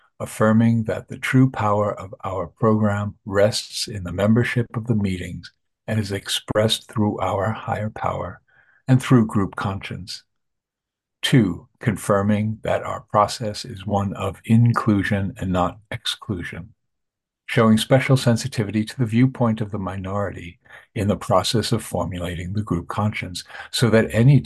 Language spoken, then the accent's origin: English; New York, United States; I'm from New York, and I've been to, gosh, I think 8 ABCs